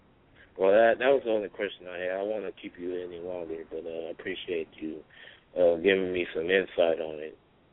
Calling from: California, United States; I'm calling from Cali right now.

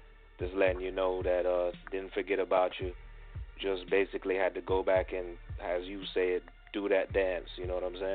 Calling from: Tampa, Florida, United States; from Tampa.

